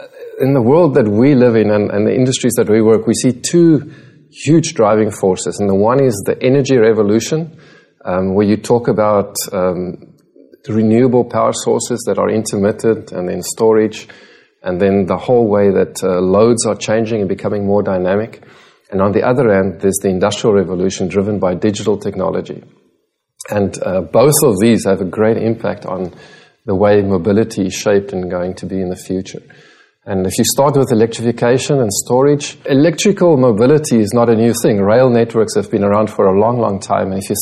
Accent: South Africa; now in Singapore; I'm South African.

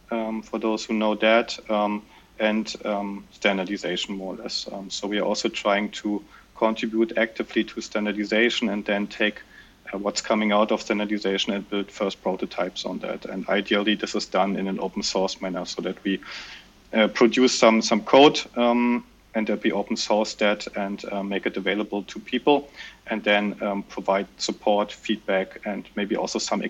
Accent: Berlin, Germany; English is a second language; So I was born in Berlin and I've also been working in Berlin more or less my whole life. I'm located pretty much in the center of Berlin, working for Fraunhofer Focus.

